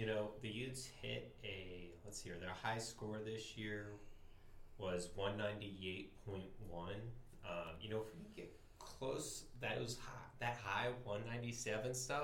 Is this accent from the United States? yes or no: yes; Virginia, United States; If you know me, I grew up in Virginia, so I'm very excited to have a fellow Virginian come into the University of Utah.